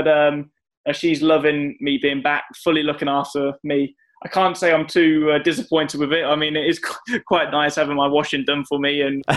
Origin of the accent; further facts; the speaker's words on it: King's Lynn, East of England, United Kingdom; moved away as an adult; now in Milton Keynes, United Kingdom; I was born in King's Lynn, which is where Martin Brundle lives now. So I spent my first 16 years there. And when I was 18 years old, I moved out to... Well, I moved to Milton Keynes